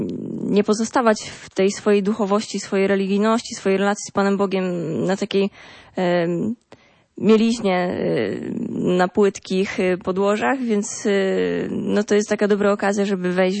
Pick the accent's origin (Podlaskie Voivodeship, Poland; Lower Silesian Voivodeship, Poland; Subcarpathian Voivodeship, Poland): Lower Silesian Voivodeship, Poland; Wrocław; Tak, ja też jestem z Wrocławia.